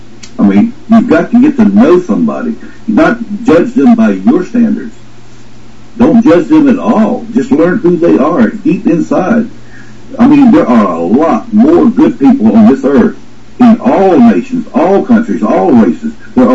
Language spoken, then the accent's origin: English; the South, United States; When I was a kid, I was born and raised in the South, deep South.